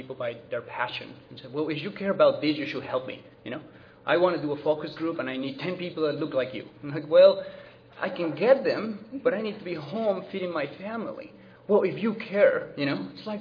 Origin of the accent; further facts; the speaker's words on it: Mexico; now in Denver, United States; And we're both from Mexico and have the privilege to be living in Denver, Colorado, and a place that we call home now.